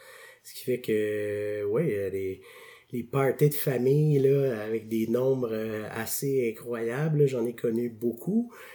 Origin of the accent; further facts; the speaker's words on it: Quebec, Canada; also born or lived in Chicoutimi; je suis né sur la rive sud de Montréal. Puis quand j'étais très jeune, mon père travaillait pour Bell Canada. Et puis notre famille s'est promenée beaucoup. Donc on a habité à différents endroits, là, à Québec